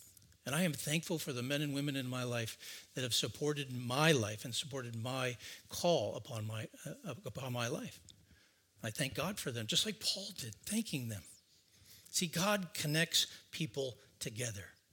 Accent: Rochester, New York, United States; I grew up in Rochester, New York.

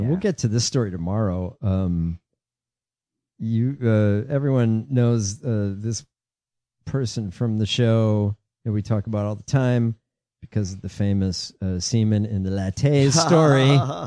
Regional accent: Chicago, Illinois, United States; This is Chicago, my hometown.

